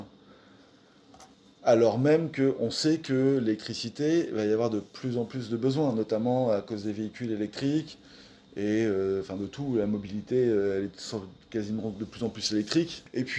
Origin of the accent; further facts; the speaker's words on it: Normandy, France; je suis d'abord français, après je suis normand, et après je suis européen.